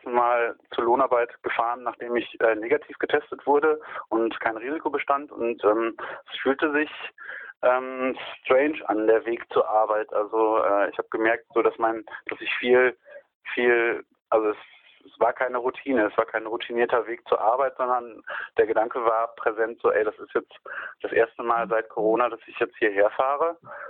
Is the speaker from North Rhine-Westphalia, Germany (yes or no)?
yes; Münster, North Rhine-Westphalia, Germany; Ja, ich komme aus Münster.